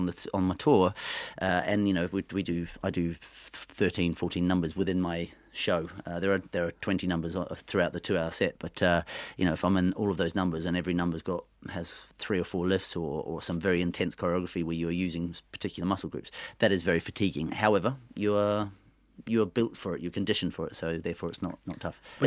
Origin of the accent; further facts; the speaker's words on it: New Zealand; I'm from New Zealand, so rugby was the thing.